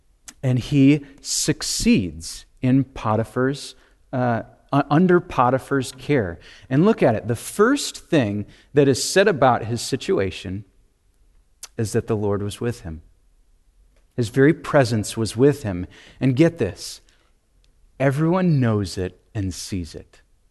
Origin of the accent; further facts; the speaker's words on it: Green Bay, Wisconsin, United States; moved away as an adult; also born or lived in Ohio / Missouri / East Africa; now in Dallas, United States; I was born in Green Bay, Wisconsin, till I was 18 years old. I went to college in Ohio for 4 years, married my sweet wife, whose name is Hannah. We lived in Missouri for 2 years.